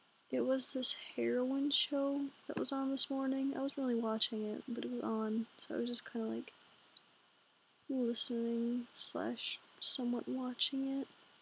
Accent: Minnesota, United States; I'm 16 years old. I'm from Minnesota. I'm still living there right now, unfortunately.

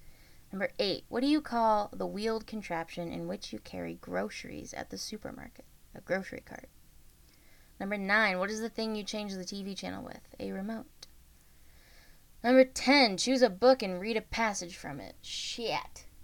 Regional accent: Canada; I am from Canada. The land of snow and coldness.

